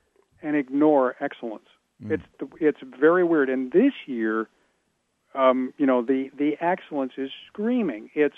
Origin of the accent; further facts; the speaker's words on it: Chicago, Illinois, United States; I'm from Chicago.